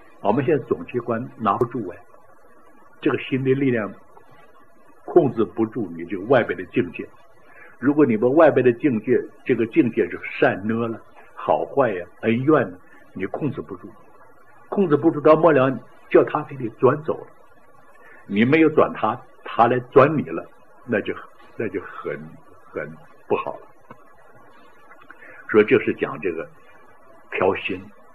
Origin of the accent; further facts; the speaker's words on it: Heilongjiang, China; 我是白山黑水的人呢，啊，你们知道吧，啊，长白山就长白山黑水嘛，就是黑龙江那边的